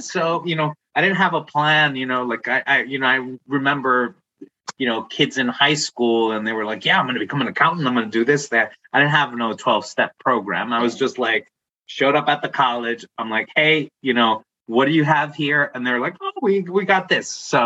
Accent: Cyprus; You know, I'm originally from Cyprus.

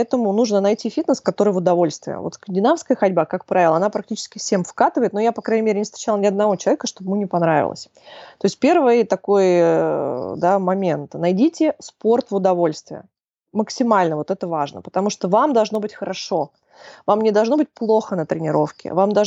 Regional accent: Moscow, Russia; Я городской житель, я выросла в Москве, родилась, выросла в Москве. Я прожила всю жизнь в квартирах

